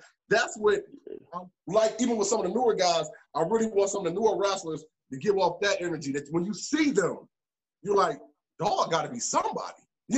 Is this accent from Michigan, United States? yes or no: yes; Detroit, Michigan, United States; I'm from Detroit, and our big arena before they closed it was Joe Louis Arena. So keep in mind, that's where I was going to as a kid